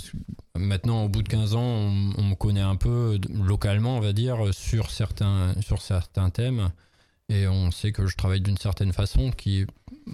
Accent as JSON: {"language": "French", "country": "France", "moved": "as an adult", "said": "quand je suis parti à 20 ans, je voulais être un citoyen irlandais. Je voulais pas qu'on me reconnaisse en tant que Français."}